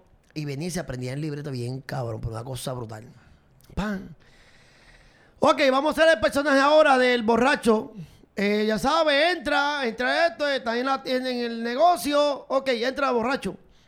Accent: Toa Alta, Puerto Rico; Nacido y criado y todavía sigo en Toa Alta y seguiré. Digo, por lo que es mejor vivir en un barrio. Así que vivo en Villajoco, en Toa Alta.

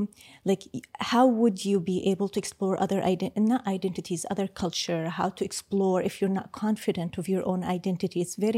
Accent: Palestine; also born or lived in Kuwait; I was born in Kuwait. I'm Palestinian, born in Kuwait, and I learned Arabic the traditional way

